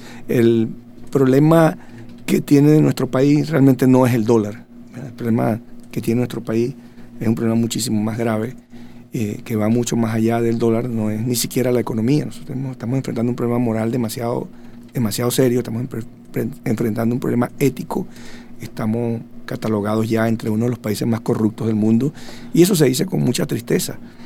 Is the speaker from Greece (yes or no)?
no; Venezuela; cómo ven al venezolano, dicen, caramba, pobrecito, están pasando la mala. Antes decían que éramos muy malos, que éramos tramposos